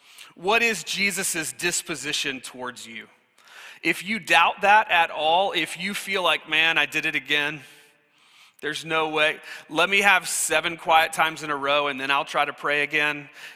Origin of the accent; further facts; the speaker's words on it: Virginia, United States; We grew up in Virginia. We're not super familiar with tornadoes.